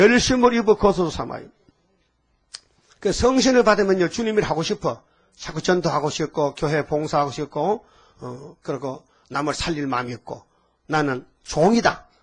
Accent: Uiseong, North Gyeongsang, South Korea; 그래서 제가 의성에서 왔어요.

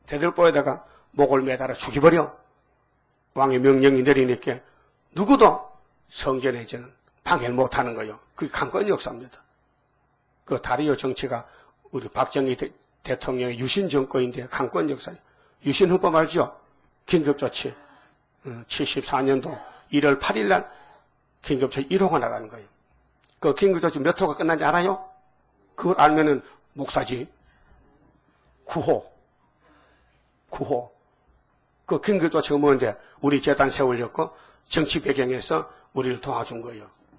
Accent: Uiseong, North Gyeongsang, South Korea; 나하고 알고 보니 선산이요. 난 의성인데.

